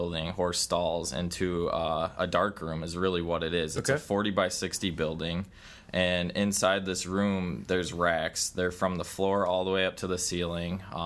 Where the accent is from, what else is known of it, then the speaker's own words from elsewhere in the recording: Green Bay, Wisconsin, United States; Green Bay, Wisconsin.